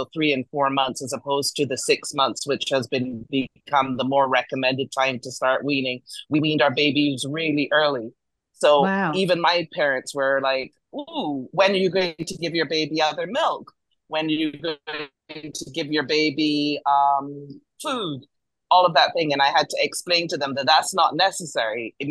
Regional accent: Barbados; now in United States; I'm not actually from the US, I'm from Barbados in the Caribbean.

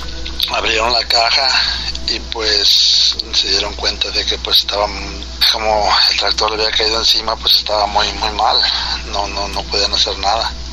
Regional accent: Zapotiltic, Jalisco, Mexico; cuando yo estaba chiquillo. Soy de Jalisco, del municipio de Zapotiltic, Jalisco.

